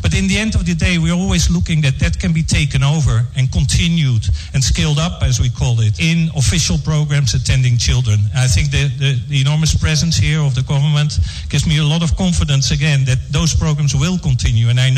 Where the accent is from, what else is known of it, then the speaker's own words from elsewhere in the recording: Netherlands; English is a second language; my home country, the Netherlands